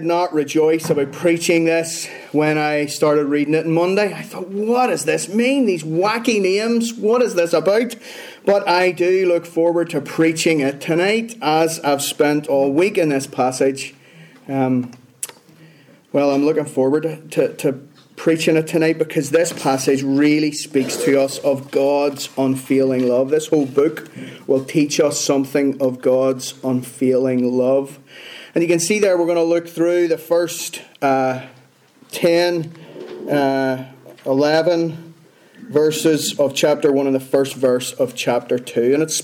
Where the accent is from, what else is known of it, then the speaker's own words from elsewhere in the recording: Northern Ireland, United Kingdom; When I lived in Leeds, I gave up in my year trying to tell people I was from Northern Ireland.